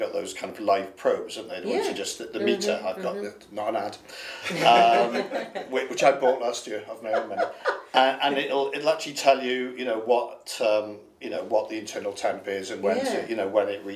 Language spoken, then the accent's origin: English; Wales, United Kingdom; born there; now in Hastings, United Kingdom; if you go back far enough, kind of a mixture of northern Spain and the Welsh Valleys. More immediately, I was born in South Wales, and then I've lived all over the UK.